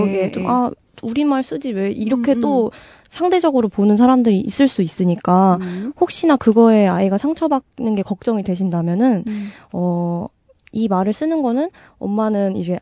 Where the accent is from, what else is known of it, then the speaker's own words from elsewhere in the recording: Seoul, South Korea; 저는 근데 사실 그래도 서울에서 태어나고 나오자라가지고 그래서 사투리가 심하지는 않아서